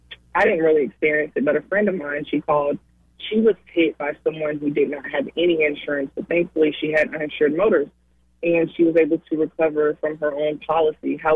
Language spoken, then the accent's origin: English; Gainesville, Florida, United States; I am born and raised in Gainesville, Florida. My family's been here for 6 or 7 generations.